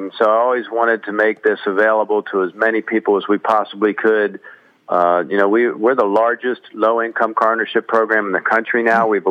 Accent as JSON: {"language": "English", "town": "Catonsville", "region": "Maryland", "country": "United States", "tie": "born or raised there", "said": "born and raised in Catonsville, literally in a townhouse in an area called Medwick Garth, and I lived about 12 houses from the Baltimore city line."}